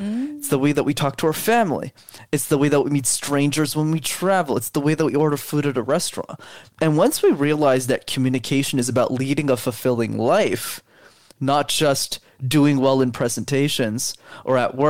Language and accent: English; Montreal, Quebec, Canada; So when I grew up in Montreal, for those who don't know, in Canada, you need to know how to speak French. So my whole life I studied in French, but I didn't know the language.